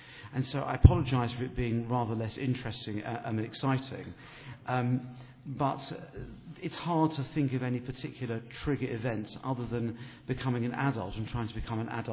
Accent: United Kingdom; As you probably already know, I'm British

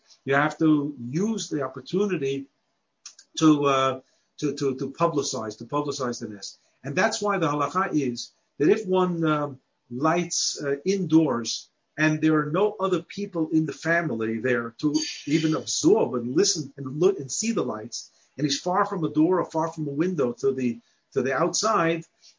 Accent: New York City, New York, United States; moved away as an adult; growing up in Chutz La'aretz until age 26 in New York City, I never, ever saw anybody light Hanukkah candles by the outside door.

